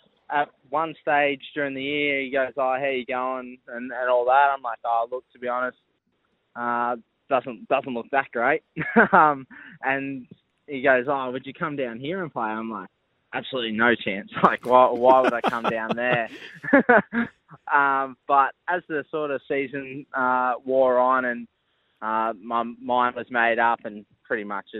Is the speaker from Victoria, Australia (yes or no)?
yes; Geelong, Victoria, Australia; growing up in Geelong